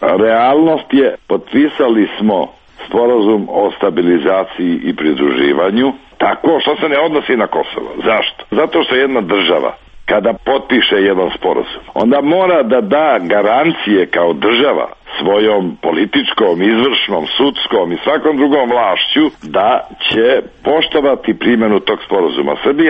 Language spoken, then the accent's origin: Serbian; Herzegovina, Bosnia & Herzegovina; ja sam rođen u Hercegovini, odrastao u Hercegovini